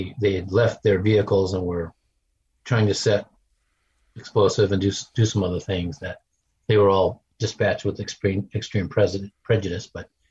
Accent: United States; but because I'm an American and I grew up in the service.

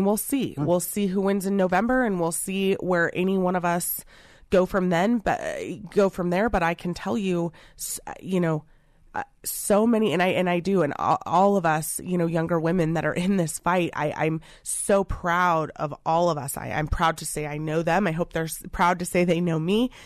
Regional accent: Aurora, Colorado, United States; I'm born and raised in Aurora. Aurora's my hometown. I went to Overland High School. Very diverse school. Very diverse background, how I grew up.

